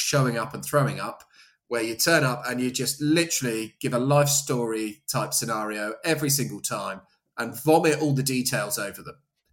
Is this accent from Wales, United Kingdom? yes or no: no; Southampton, South East England, United Kingdom; I grew up in Southampton, which is where the singer … was from.